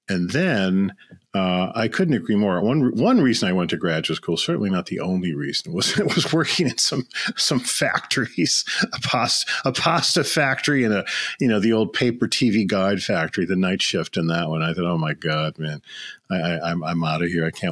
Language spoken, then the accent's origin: English; Illinois, United States; but I grew up in the Chicago suburbs, south suburbs.